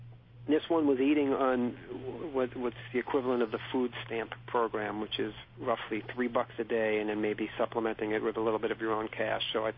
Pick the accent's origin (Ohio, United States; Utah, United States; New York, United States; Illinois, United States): New York, United States; now in San Francisco, United States; we have a little competition here out in San Francisco, and I'm a New Yorker, so I can be on both sides of the fence here.